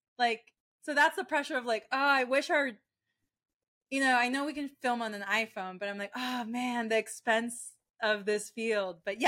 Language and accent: English; Florida, United States; I grew up in Florida, and Florida is Floriding right now.